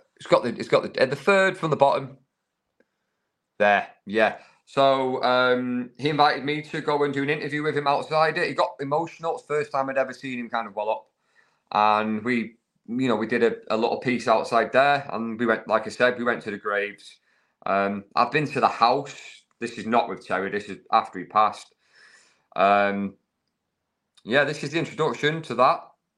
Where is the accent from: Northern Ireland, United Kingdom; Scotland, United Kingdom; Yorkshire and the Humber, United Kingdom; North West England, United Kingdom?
North West England, United Kingdom; Manchester; I come from the Manchester area. I don't know if you can tell by this thick accent